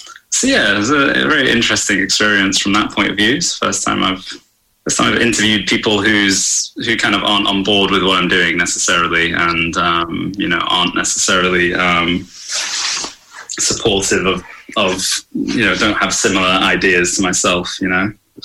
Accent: London, United Kingdom; they knew I came from London

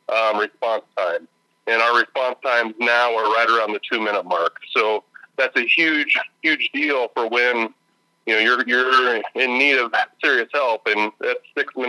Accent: Knoxville, Iowa, United States; I grew up in Knoxville and similar to in the area here in Marion County.

